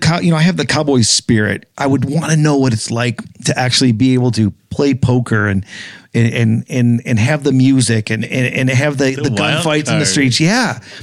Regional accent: Michigan, United States; Yeah. I'm from Michigan.

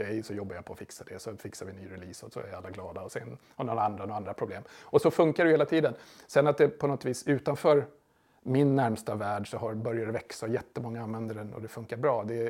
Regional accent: Sweden; Det är ju vi är några svenskar

